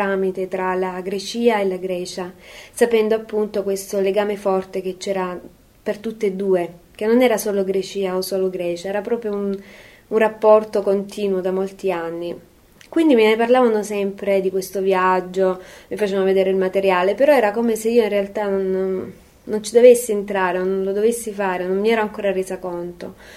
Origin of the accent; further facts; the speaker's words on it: Calimera, Apulia, Italy; sempre fatto musica salentina e poi sono di Calimera, quindi il Grico è stato sempre una parte fondamentale.